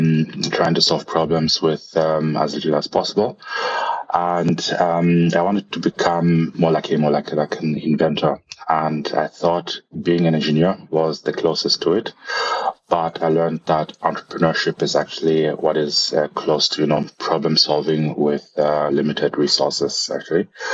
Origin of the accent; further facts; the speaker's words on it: Zambia; I come from Zambia, as already mentioned, where water is scarce.